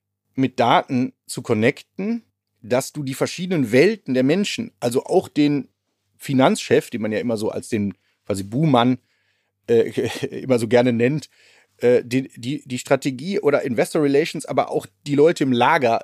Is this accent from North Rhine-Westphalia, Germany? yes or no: yes; North Rhine-Westphalia, Germany; ich komme ja aus dem Ruhrpott